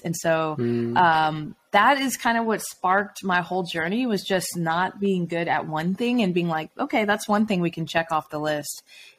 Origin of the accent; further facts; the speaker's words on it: Atlanta, Georgia, United States; I'm from Atlanta.